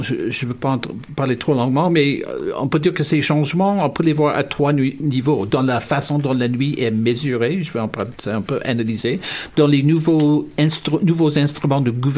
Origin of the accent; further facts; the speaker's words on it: Hamilton, Ontario, Canada; je suis originaire de la ville de Hamilton, ville industrielle en Ontario